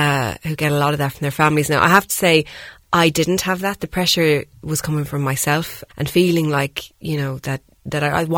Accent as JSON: {"language": "English", "region": "London", "country": "United Kingdom", "tie": "born there", "said": "So I was born in London, as a result."}